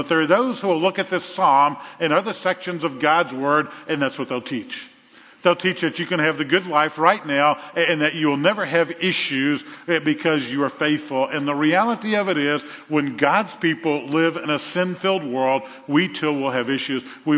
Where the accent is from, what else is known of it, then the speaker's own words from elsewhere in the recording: New Orleans, Louisiana, United States; We grew up in New Orleans, as you know, and it's 5 feet below sea level in some of the areas.